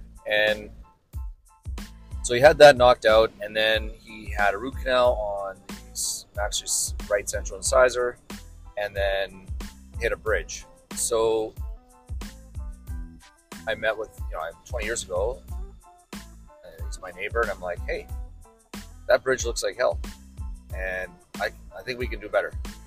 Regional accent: Manitoba, Canada; it's a Manitoba telephone number, because I'm from Manitoba, so born and raised, never going back.

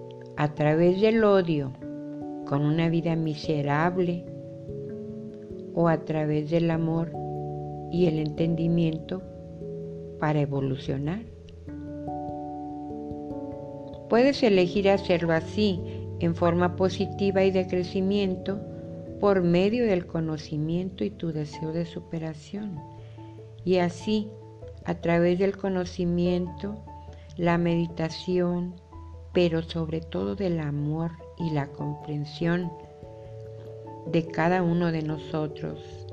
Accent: Mexico; Yo soy escritora mexicana

